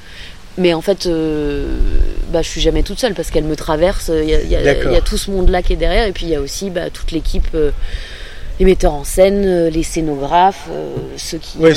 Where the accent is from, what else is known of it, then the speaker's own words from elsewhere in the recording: Hauts-de-France, France; Ah, mais c'est dingue, mais tu viens d'où? Bah, de Picardie, je le dis dans le texte.